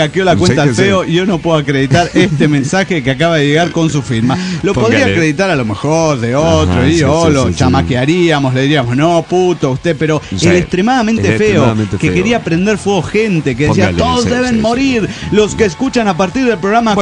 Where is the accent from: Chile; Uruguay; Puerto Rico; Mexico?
Mexico; Mexico City; Soy el demonio del Distrito Federal Mexicano.